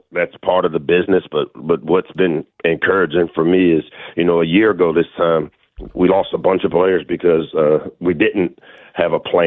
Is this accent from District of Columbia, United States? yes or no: yes; Washington, District of Columbia, United States; I grew up. I went to Ballou High School. I grew up on the South Side, so I'm used to having to make a lot out of a little